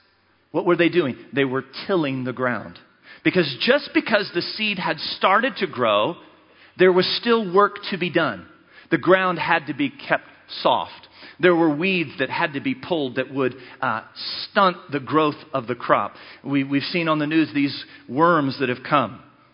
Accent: United States; born there; When I was born in 1967 in America, there was about 100 million people.

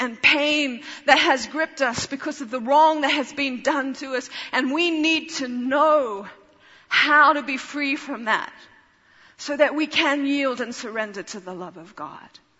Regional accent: Papua New Guinea; born there; I was born in Papua New Guinea.

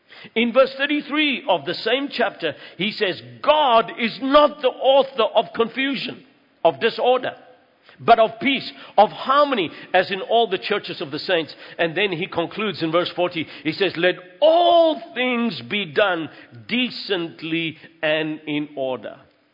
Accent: South Africa; Now, speaking as a South African, this for me is kind of strange

